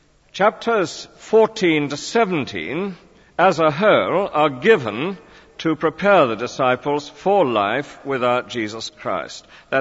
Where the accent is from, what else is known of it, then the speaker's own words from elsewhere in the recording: England, United Kingdom; accent: English; At any rate, it was a great experience for me, and I hope they could manage my English accent.